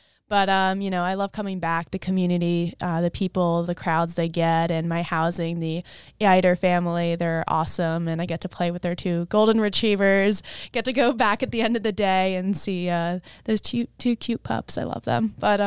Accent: New York, United States; now in Lake Nona, United States; I have moved to Florida, but I'm still a New Yorker at heart. I'm not going to accept that I'm a Floridian, but I do have a residence in Lake Nona now.

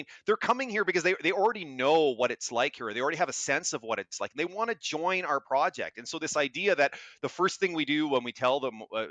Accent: Kitchener, Ontario, Canada; my dad's side of the family is German Canadian. I'm from Kitchener, Ontario. It says old German Canadian community.

